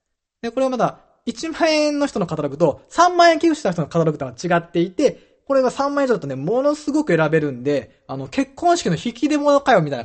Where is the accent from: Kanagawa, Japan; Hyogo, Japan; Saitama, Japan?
Hyogo, Japan; 僕、兵庫県の出身なんですけども